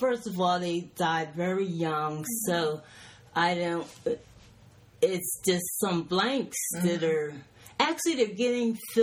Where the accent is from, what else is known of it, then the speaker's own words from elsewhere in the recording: Philadelphia, Pennsylvania, United States; Yeah, I was born in Philadelphia. Went to school there, went to college.